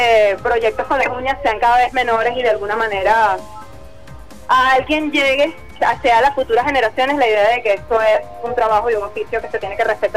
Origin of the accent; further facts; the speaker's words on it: Cumaná, Sucre, Venezuela; moved away as an adult; yo empecé a hacer teatro a los 8 años en Cumaná, soy de Cumaná